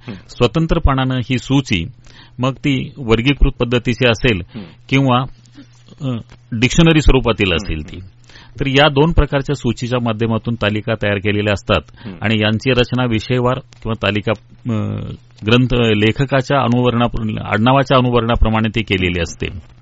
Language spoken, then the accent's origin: Marathi; Sawantwadi, Maharashtra, India; मी मूळतः सावंतवाडीचा